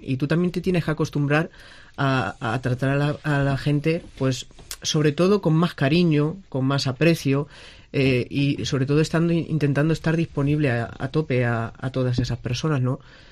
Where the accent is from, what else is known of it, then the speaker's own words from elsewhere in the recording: Villanueva de los Infantes, Castilla-La Mancha, Spain; also born or lived in Puerto Lápice; tengo 27 años, aunque soy natural de Puerto Lápice, pues he vivido y me he criado en Villanueva de los Infantes.